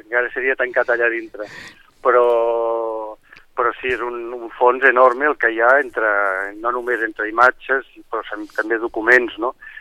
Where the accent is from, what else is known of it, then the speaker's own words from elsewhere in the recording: Sitges, Catalonia, Spain; Jo soc de Sitges